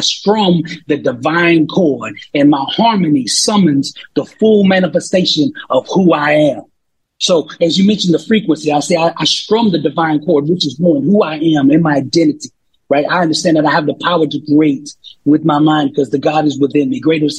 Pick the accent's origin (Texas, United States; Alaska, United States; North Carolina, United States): Texas, United States; Dallas; now in Miami, United States; You know, it's totally different contrast from where I came from Dallas at that point to Miami, man.